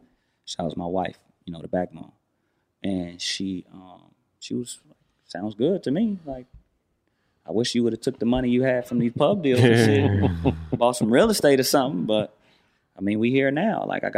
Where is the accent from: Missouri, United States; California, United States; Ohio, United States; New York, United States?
California, United States; Watts; He from Philly. I'm from Watts.